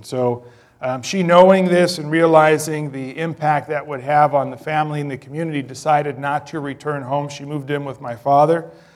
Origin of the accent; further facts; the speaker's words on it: Bronx, New York, United States; And I grew up in the Bronx. I grew up in an Orthodox Jewish family, which is probably unusual.